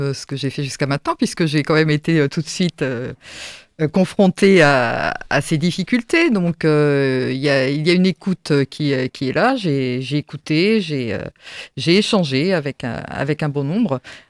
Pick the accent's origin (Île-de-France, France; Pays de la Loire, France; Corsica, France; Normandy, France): Pays de la Loire, France; moi, je suis issue des territoires aussi, du Sud-Sarthe.